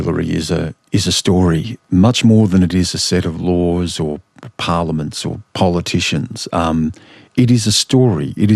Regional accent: Australia; When I talk about being an Australian, it's an Australia that I enter through the eyes of my Wiradjuri and Gummeroi and Dharawal ancestors and my Irish ancestry.

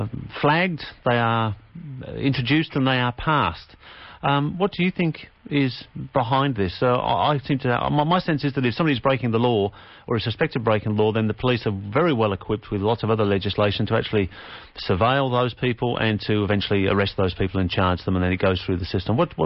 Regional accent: United Kingdom; I grew up in the United Kingdom

